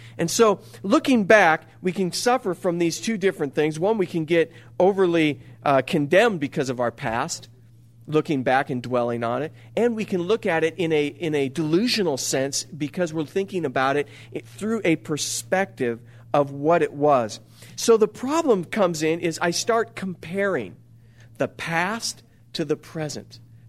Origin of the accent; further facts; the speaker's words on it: California, United States; also born or lived in Illinois; I was born in Illinois, but grew up most of my life in California.